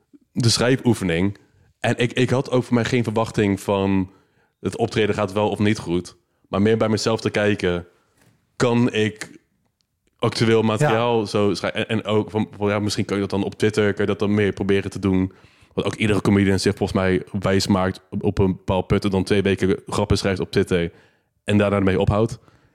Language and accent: Dutch; Rotterdam, South Holland, Netherlands; Ik ben Rotterdammer